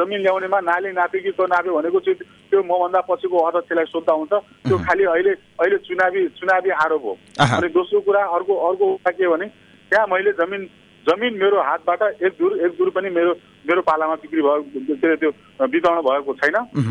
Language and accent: Nepali; Achham, Sudurpashchim Province, Nepal; born there; now in Kailali, Nepal; म मेरो जन्मस्थान अछाम भए पनि म अहिले कैलालीको मान्छे हो।